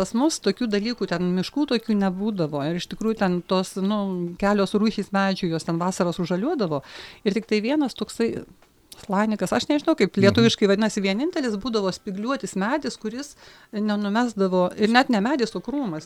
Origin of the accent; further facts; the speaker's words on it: Ust-Omchug, Magadan Oblast, Russia; kai aš gyvenau nuo 4 metų, mes persikraustėm į miestelį tam, kuriam aš gimiau, ten toks Tenkinsko rajonas, kuris, reiškia, miestelio centras buvo Ustiomčiugas